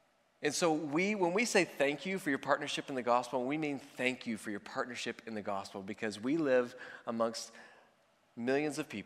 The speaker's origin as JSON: {"language": "English", "region": "Texas", "country": "United States", "tie": "born or raised there", "said": "Now, I grew up in Texas. Okay, I grew up and I thought I knew about Canada"}